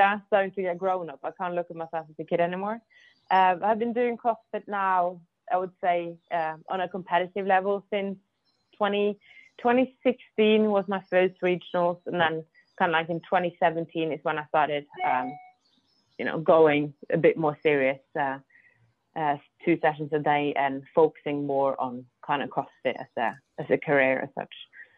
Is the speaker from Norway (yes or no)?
yes; Norway; now in Mallorca, Spain; I'm from Norway, I'm currently living in Spain, Mallorca, been living here now for 3 years.